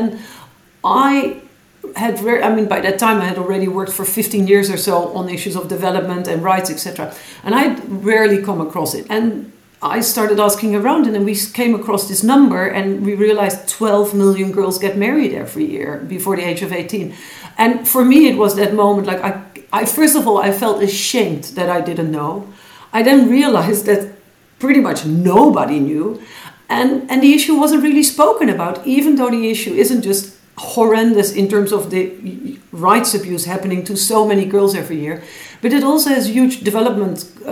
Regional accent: Netherlands; English is a second language; I grew up in the Netherlands in a middle-class family.

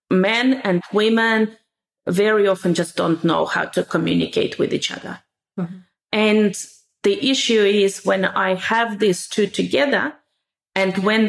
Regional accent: Russia; growing up in Russia, boys and girls, they are always together.

